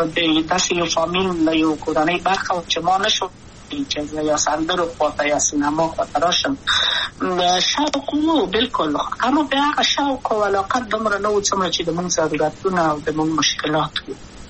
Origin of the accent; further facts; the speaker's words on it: Kabul, Afghanistan; also born or lived in Maidan Wardak; زه خو اصلا د وردګو ولایت یم، د پلار مې د وردګو ولایت ته خلګنسل شي کې دلې د کابل په تختپل سیمه کې یم او لویا شویم کابل کې